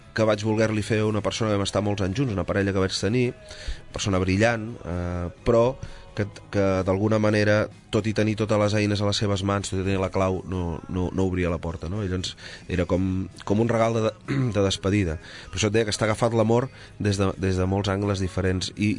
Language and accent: Catalan; Sabadell, Catalonia, Spain; jo sóc molt de Sabadell, ara mateix acabo de venir de veure els meus pares que viuen aquí, la meva germana, i sempre vaig tornant a casa, no? A casa meva és aquí, i la meva infància